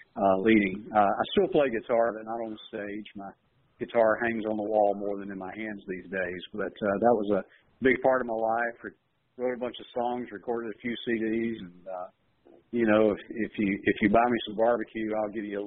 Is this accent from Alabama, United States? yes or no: yes; Alabama, United States; But I'm an old rock and roller. I grew up in Alabama. Southern rock's a big part of my life.